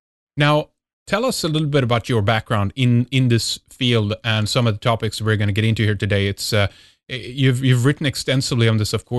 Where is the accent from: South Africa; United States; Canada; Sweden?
Sweden; from Sweden